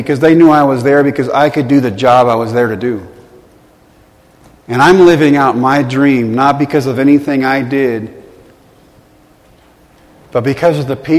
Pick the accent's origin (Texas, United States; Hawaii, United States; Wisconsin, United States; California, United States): Texas, United States; They send me to my home state. I'm back in Texas for the first time in 3 months.